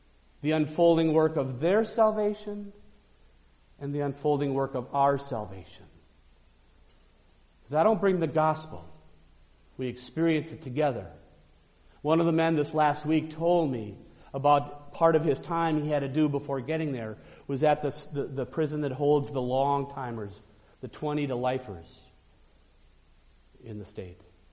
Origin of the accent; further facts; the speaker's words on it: Cedarburg, Wisconsin, United States; it's in the communities which surround my hometown of Cedarburg